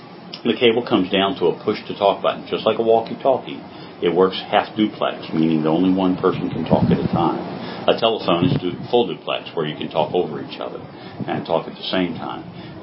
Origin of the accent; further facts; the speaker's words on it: West Virginia, United States; In West Virginia.